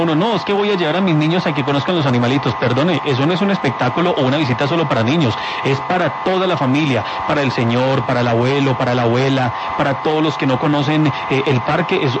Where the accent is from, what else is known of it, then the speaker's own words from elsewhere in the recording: Colombia; como habitante del eje cafetero y también como colombiano.